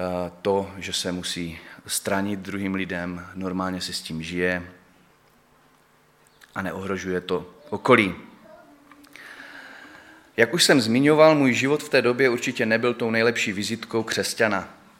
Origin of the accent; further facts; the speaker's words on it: Ostrava, Moravian-Silesian Region, Czechia; Tak jsem mu říkal, že jsem z Ostravy, ale že teďkom částečně pracuji v Praze.